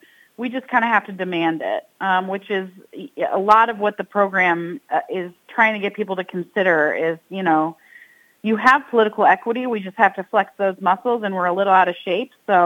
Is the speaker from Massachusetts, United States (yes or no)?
no; Ann Arbor, Michigan, United States; I'm from Ann Arbor, Michigan, so just one state away.